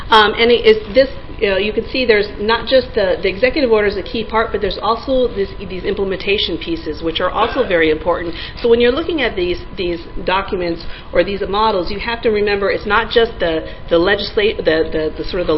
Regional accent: Iowa, United States; I'm from Iowa. I never knew there was another Des Moines

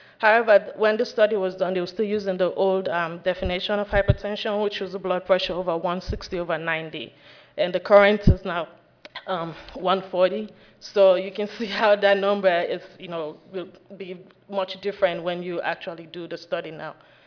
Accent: Sierra Leone; even though I am from Sierra Leone, there was a little bit of a cultural problem for me that I didn't understand.

